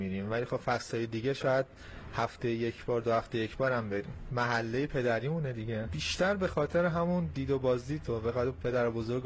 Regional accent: Karaj, Alborz, Iran; also born or lived in Zanjan; محل تولدم زنجانه، ولی خب بزرگ شده کرجم و یه سالت هم برمیگم به زنجان.

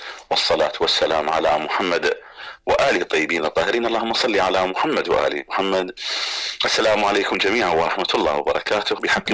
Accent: Iraq; احنا انا اتحدث يعني كعراقي

